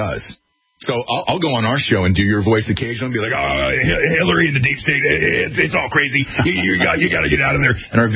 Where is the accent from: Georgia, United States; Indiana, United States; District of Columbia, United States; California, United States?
Georgia, United States; Atlanta; I can say that because I'm from Atlanta.